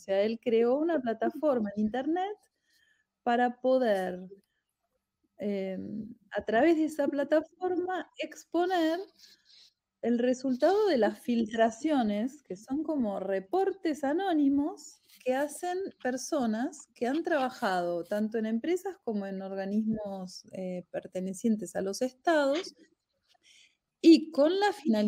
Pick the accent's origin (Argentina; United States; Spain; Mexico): Argentina; Yo soy argentina y francesa